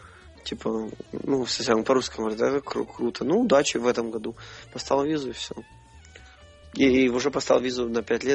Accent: Ukraine; потому что я из Украины.

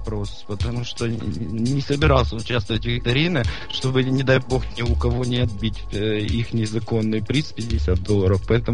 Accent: Ukraine; Я из Украины.

